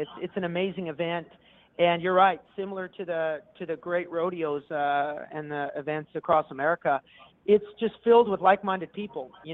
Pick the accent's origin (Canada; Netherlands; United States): Canada; If I'm going to write a song about snow, well, it's because I'm Canadian and I know what it's all about.